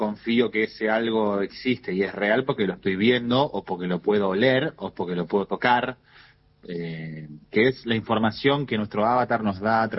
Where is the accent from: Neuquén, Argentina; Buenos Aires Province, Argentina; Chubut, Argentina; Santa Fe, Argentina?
Santa Fe, Argentina; Rosario; Estudié en Rosario, claro, sí, yo soy de Rosario, vivo acá.